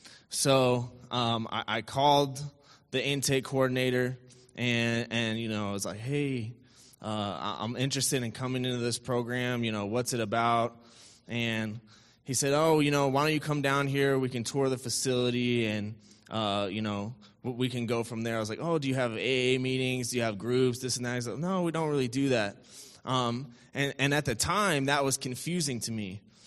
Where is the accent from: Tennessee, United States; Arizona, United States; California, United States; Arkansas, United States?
Arizona, United States; Tucson; I'm from Tucson. I'm 32.